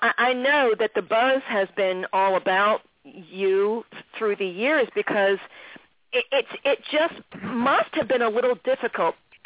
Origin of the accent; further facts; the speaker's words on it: Philadelphia, Pennsylvania, United States; If I'm from Philadelphia and I'm going to play something that was a profound memory when I was coming up